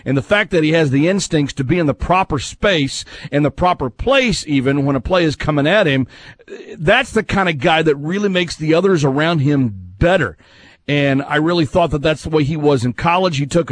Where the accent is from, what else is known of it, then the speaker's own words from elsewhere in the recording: Texas, United States; Since I'm a Southerner, heart being originally from Texas, I totally get that.